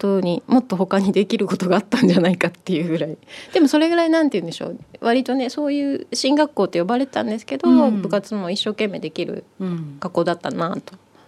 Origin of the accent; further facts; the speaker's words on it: Kanto, Japan; born there; 私はずっと関東ね喧騒なので生まれだったので